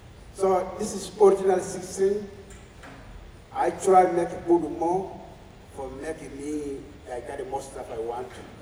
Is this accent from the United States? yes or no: no; Mali; English is a second language; And I come from Mali, West Africa.